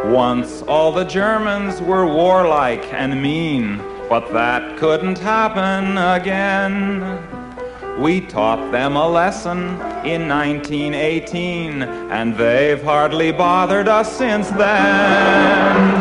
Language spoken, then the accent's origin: English; Massachusetts, United States; I'm from Massachusetts, and I feel we have a certain right to gloat over the other states because Massachusetts is, after all, the only state with three senators.